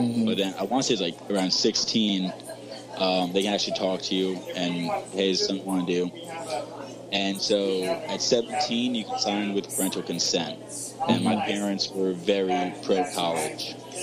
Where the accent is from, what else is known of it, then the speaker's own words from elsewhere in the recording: New York, United States; Went back up to Albany. I'm from New York originally.